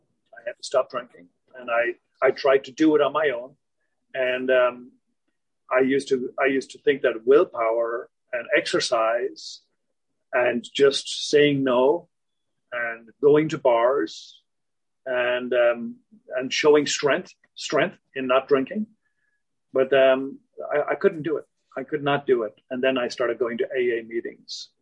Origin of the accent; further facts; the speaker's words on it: Ireland; I'm Irish. Everybody loves the Irish because they like to drink.